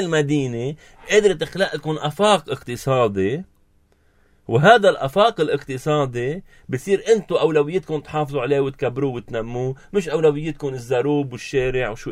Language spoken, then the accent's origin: Arabic; Lebanon; حياتنا مع بعضنا كلبنانيين